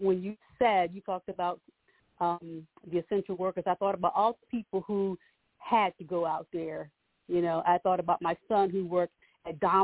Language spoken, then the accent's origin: English; the South, United States; You know, I'm from the South, and we don't say cashier, we say checker.